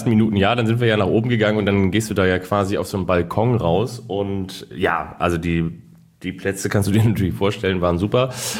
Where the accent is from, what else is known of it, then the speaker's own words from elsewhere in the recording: Hamburg, Germany; hier in meiner Heimatstadt in Hamburg